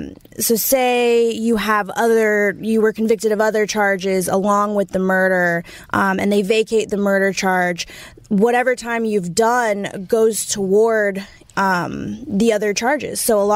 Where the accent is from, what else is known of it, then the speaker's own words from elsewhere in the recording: Victorville, California, United States; Yeah, so I'm from Victorville, California, originally.